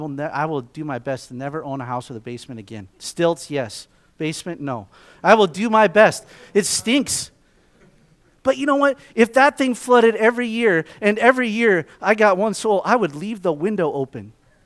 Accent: Montana, United States; I got to tell you, man, I grew up in Montana. I've always been a little bit arrogant about Montana.

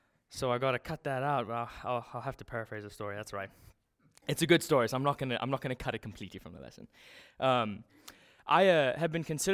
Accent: South Africa; so growing up in South Africa, we had a few neighbors.

